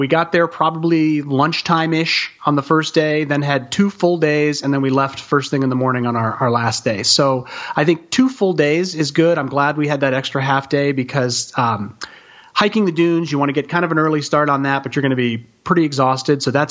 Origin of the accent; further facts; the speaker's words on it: Fort Lauderdale, Florida, United States; I grew up in Fort Lauderdale, and since we left Florida, this is the most sand I have.